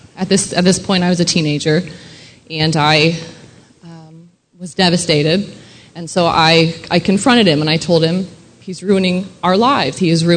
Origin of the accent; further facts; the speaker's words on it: Mooresville, Indiana, United States; also born or lived in Valparaiso; I was born actually in Valparaiso, which is in northern Indiana, and I moved down to Mooresville, Monrovia area, which is just about 20 minutes south of Indianapolis when we were real little. So that's what I consider home.